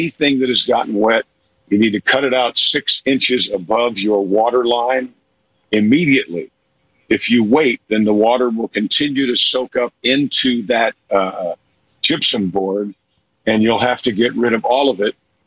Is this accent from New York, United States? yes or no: yes; Mount Kisco, New York, United States; I'm from New York. So I'm from Mount Kisco, New York, in Westchester County.